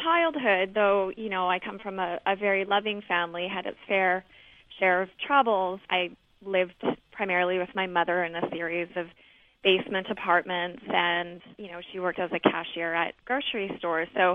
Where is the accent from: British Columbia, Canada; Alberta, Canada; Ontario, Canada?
Alberta, Canada; this small agricultural city that I was growing up in Central Alberta.